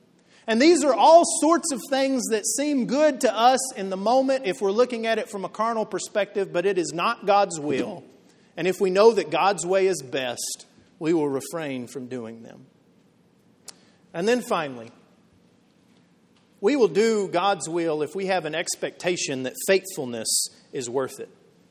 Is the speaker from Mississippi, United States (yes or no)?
no; Texas, United States; I grew up in West Texas and there were hunters all around me.